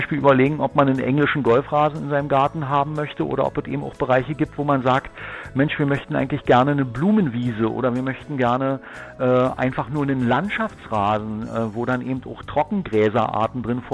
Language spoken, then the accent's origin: German; Brandenburg, Germany; Wir sind ja als Brandenburger immer schon einfallsreich gewesen